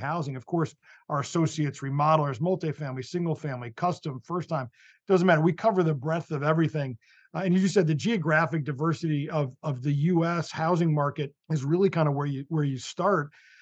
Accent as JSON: {"language": "English", "region": "Connecticut", "country": "United States", "lives_now": "Washington, United States", "said": "I'm originally from Connecticut, so right next door, and so came to DC a long time ago, back in 1995"}